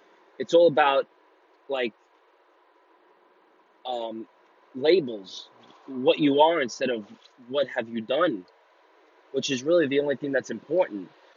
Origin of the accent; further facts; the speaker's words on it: United States; I'm Italian American. I'm a proud Italian American. I love being Italian. And I'm very proud of that. But America comes first in my heart, no matter what.